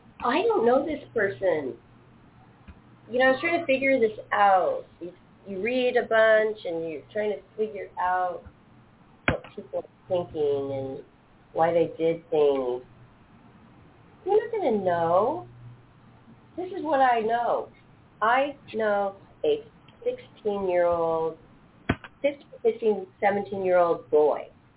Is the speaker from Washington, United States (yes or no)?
yes; Seattle, Washington, United States; I'm not from California. I'm from Seattle, Washington, the great Northwest, Johnny.